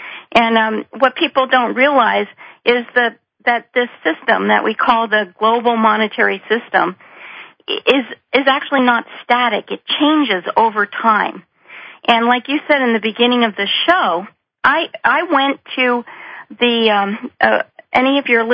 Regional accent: New Jersey, United States; I grew up in New Jersey in the 50s.

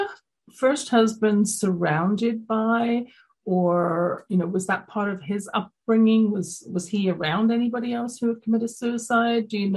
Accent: London, United Kingdom; this is going back when I was growing up in London, England.

